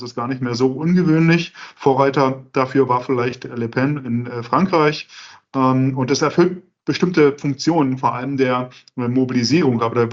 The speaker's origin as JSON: {"language": "German", "country": "Germany", "tie": "born there", "said": "Ich bin 78er Jahrgang, Ende 78 geboren in der DDR."}